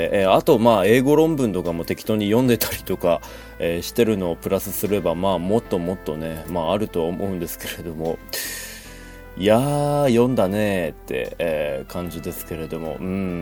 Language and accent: Japanese; Sapporo, Hokkaido, Japan; まあ道民とか言いながらこう札幌生まれ札幌育ちであんまりこう農業に関心がないやつだと